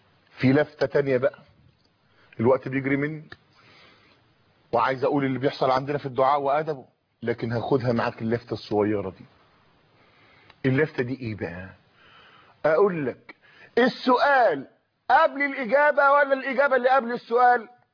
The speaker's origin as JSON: {"language": "Arabic", "town": "Tanta", "region": "Gharbia", "country": "Egypt", "said": "فلما تيجي تشوف عندنا في طنطا"}